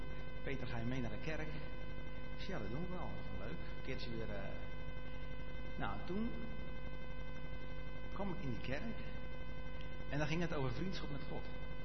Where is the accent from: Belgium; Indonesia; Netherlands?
Netherlands; Katwijk, South Holland; now in Eindhoven, Netherlands; Maar ik ben eigenlijk opgegroeid in dit leuke dorp. Ja, het staat er al. Ik wou eigenlijk zeggen gewoon welk dorp denk je dat het is. Maar dat is Katwijk.